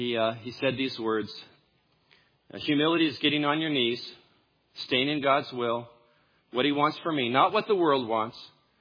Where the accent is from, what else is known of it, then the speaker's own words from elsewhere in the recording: California, United States; I came from Southern California. I say that out loud with some hesitation.